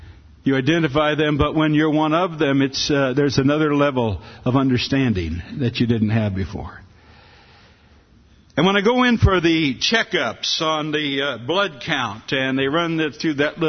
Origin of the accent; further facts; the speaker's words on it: California, United States; I'm from California, and people get the wrong idea about us sometimes.